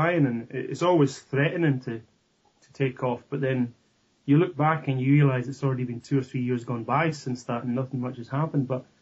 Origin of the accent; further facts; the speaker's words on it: Scotland, United Kingdom; You know, I'm okay, Scottish or British. As long as they don't say I'm English, I don't mind.